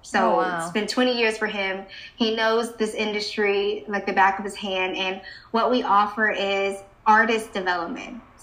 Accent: Maryland, United States; now in New York, United States; And so basically, I'm Filipino-American. Mm-hmm. So both parents are Filipina. I was born and raised in Maryland.

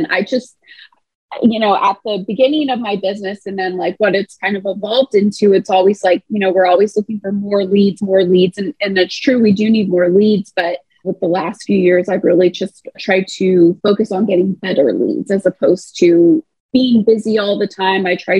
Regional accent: Phoenix, Arizona, United States; or I'm born and raised in Phoenix, right?

